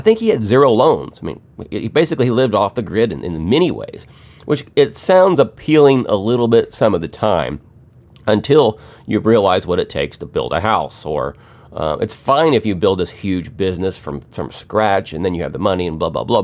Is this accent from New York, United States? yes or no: no; Missouri, United States; I was raised here. I'm born and raised in Missouri, never really left.